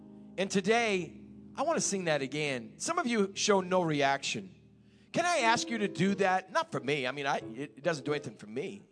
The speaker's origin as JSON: {"language": "English", "region": "New England", "country": "United States", "said": "and I'm from New England. And in New England, everyone's very stoic."}